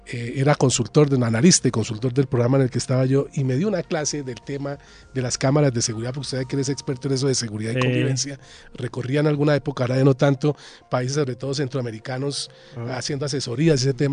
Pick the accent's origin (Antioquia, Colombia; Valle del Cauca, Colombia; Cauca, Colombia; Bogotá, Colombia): Bogotá, Colombia; uno como bogotano, que lo soy